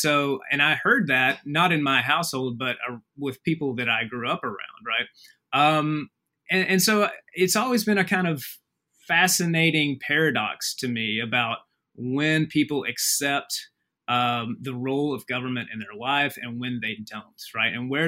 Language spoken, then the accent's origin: English; Alabama, United States; born or raised there